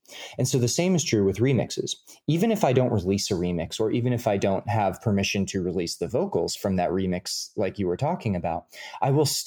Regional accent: Hawaii, United States; I am from Hawaii and have a very deep and abiding fear of the ocean

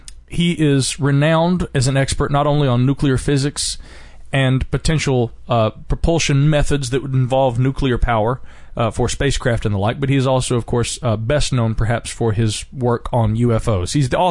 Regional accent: the South, United States; accent: Southern; they don't know how to handle my Southern accent, which I guess having grown up in the South, I'm not so aware of the fact that I have a Southern accent.

